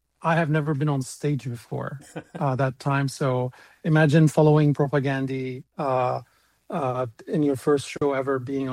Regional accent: Lebanon; now in Canada; I grew up in Lebanon, born as a Palestinian official status refugee.

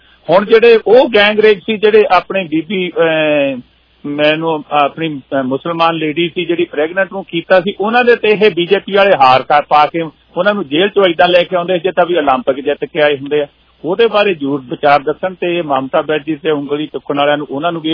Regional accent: Punjab, India; ਅਸੀਂ ਆਪਾਂ ਤਾਂ ਪੰਜਾਬ ਦੇ ਰਹਿਣ ਵਾਲੇ ਹਾਂ

